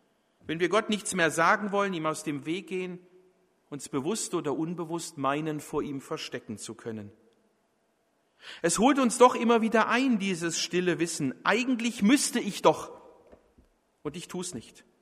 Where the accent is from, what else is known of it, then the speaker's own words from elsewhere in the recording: Baden-Württemberg, Germany; ich finde es immer blöd als Schwabe, wenn andere Nicht-Schwaben sagen, ein Geschmäckle.